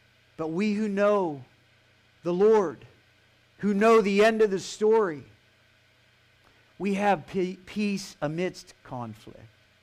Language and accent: English; Pittsburgh, Pennsylvania, United States; I'm from Pittsburgh, okay?